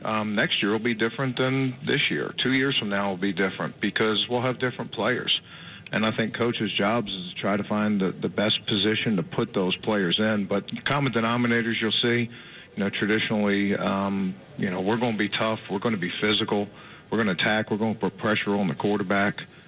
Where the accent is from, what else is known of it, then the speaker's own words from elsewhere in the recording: Baltimore, Maryland, United States; I grew up in Baltimore, so I've been missing my tasty cakes.